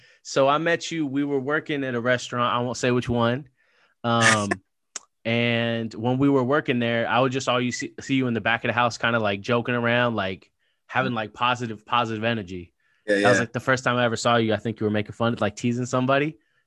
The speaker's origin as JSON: {"language": "English", "region": "California", "country": "United States", "tie": "born or raised there", "said": "Cause growing up in South Orange County where I grew up, I didn't meet too many Black Muslims, or Muslims in general, I guess."}